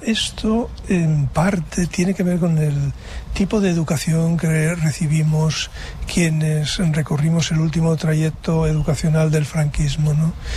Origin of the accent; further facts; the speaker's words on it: Basque Country, Spain; born there; mi tierra vasca donde nací